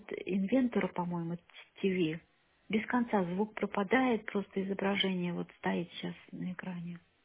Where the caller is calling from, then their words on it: Pushkin, Saint Petersburg, Russia; Я звоню из Пушкина с улицы Гусарской.